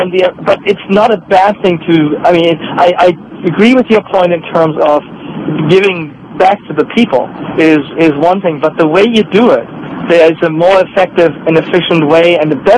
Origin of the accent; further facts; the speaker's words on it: Germany; I'm German originally.